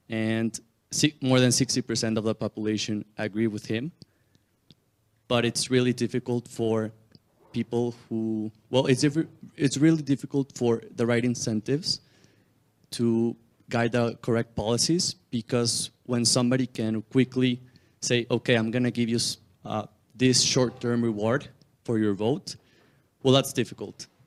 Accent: Mexico; He's from Colombia, I'm from Mexico

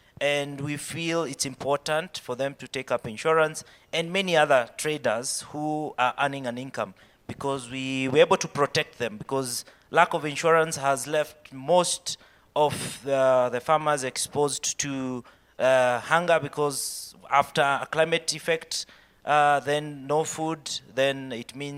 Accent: Kenya; I come from Kenya.

